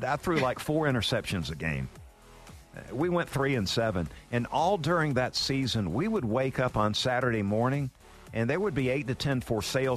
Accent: Valdosta, Georgia, United States; the one thing I remember is a quarterback growing up in Valdosta, Georgia.

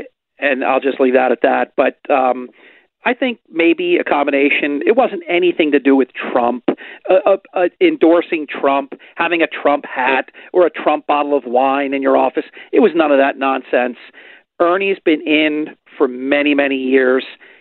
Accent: New Jersey, United States; Forgive me, I'm from New Jersey. I'm highly suspicious

